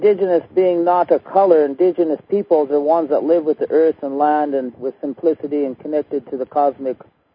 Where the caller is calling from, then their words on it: Cornville, Arizona, United States; I'm calling in from Arizona, Cornville, Arizona.